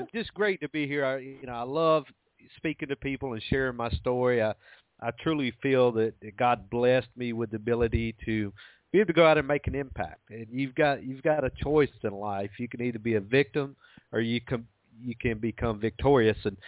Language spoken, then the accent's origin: English; Alabama, United States; And I was raised here in Alabama on a farm and was treated no different than any other kid.